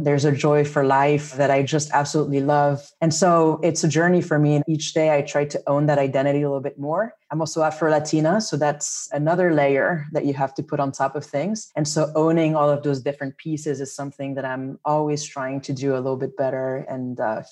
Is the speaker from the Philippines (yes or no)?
no; Switzerland; also born or lived in Cali, Colombia; now in United States; My mom's Colombian. I was born in Colombia in Cali, but my dad's Swiss. And so I grew up mostly in Switzerland and then moved to the US.